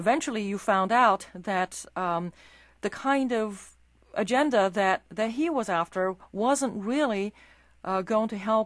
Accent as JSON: {"language": "English", "country": "China", "tie": "born or raised there", "first_language": "Chinese", "second_language": "English", "moved": "yes", "said": "I was born in China to American parents. I grew up speaking only Chinese, refusing to learn English."}